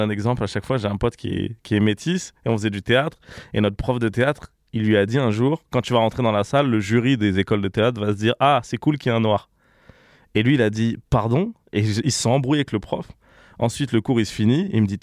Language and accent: French; Le Bourget, Île-de-France, France; also born or lived in Paris; Et après, je suis parti dans le 93, là où ma famille a toujours vécu